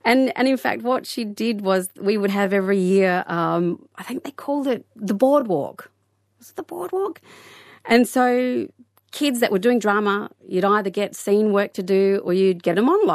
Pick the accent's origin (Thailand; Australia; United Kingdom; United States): Australia; Geraldton, Western Australia; I mean, I grew up in Geraldton.